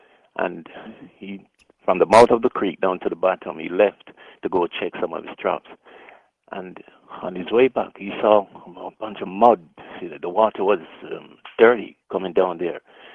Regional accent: Jamaica; I am from Jamaica, and you might have heard of Goat Island.

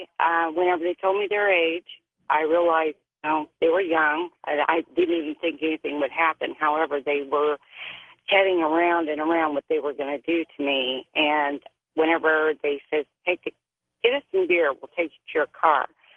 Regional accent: St. Joseph, Missouri, United States; also born or lived in Albuquerque, New Mexico; I was like 38 years old, and I was from St. Joseph, and I went to Platte City to meet a gentleman.

